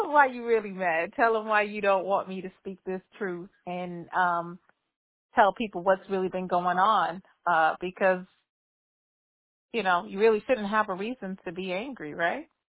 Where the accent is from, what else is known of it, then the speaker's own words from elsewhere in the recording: Bronx, New York, United States; I'm from the Bronx, so right out of the Bronx.